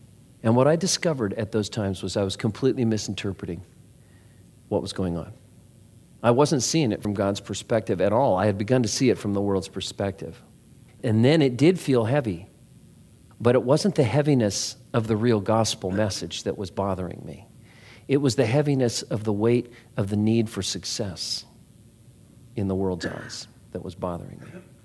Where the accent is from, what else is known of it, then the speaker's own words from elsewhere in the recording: California, United States; And we're from Orange County. I'd never seen a deer.